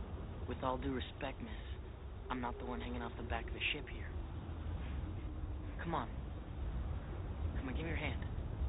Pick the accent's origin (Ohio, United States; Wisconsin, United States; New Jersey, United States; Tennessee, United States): Wisconsin, United States; Chippewa Falls; I grew up there near Chippewa Falls. I remember when I was a kid, me and my father, we went ice fishing out on Lake Wissota.